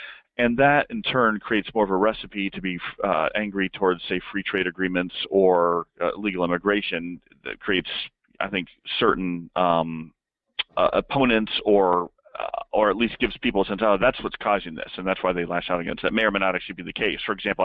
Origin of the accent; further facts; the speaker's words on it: Texas, United States; It was Ted Cruz, Senator Ted Cruz from, you know, my home state here in Texas.